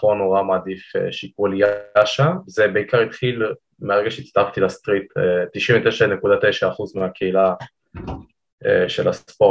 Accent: Ariel, Judea and Samaria Area, Israel; אז אני מאריאל, מהשומרון מי שמכיר

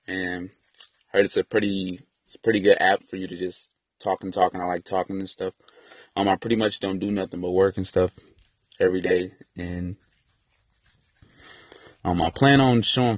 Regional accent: Pontiac, Michigan, United States; I'm from Pontiac, Michigan, and I'm 20 years old, and I'm trying something new.

